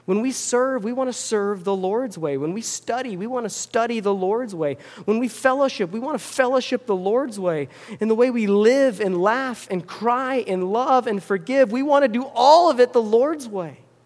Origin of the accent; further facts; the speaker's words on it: United States; I come from Los Estados Unidos, and I would like to talk to you about God.